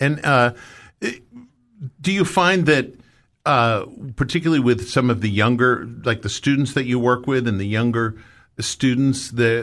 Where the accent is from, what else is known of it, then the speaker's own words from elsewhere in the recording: New Jersey, United States; It actually makes me feel close to home being from Jersey.